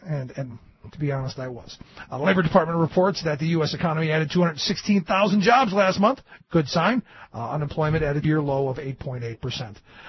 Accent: Cleveland, Ohio, United States; And, you know, I remember growing up in Cleveland when the steel mills were really pumping out a bunch of pollution.

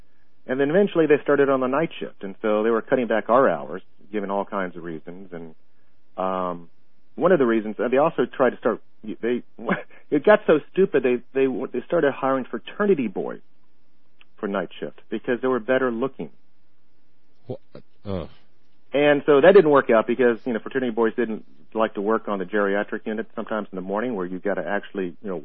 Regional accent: Tallahassee, Florida, United States; I was from Tallahassee. I used to work for the Tallahassee Memorial Regional Hospital as a counselor, putting my way through graduate school.

